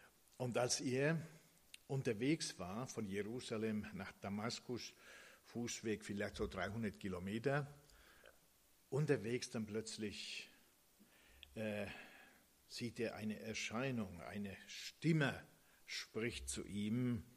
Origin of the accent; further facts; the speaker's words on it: Finland; now in Germany; meinem Gymnasium in meinem Heimatdorf in Finnland.